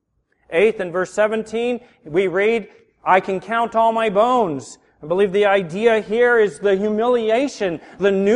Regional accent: San Diego, California, United States; which is way up there for me when I was from San Diego.

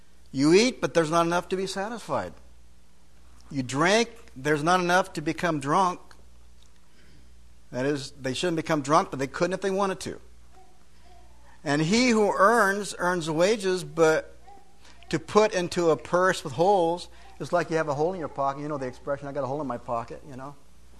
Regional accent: California, United States; I'm from California. And being a retired pastor

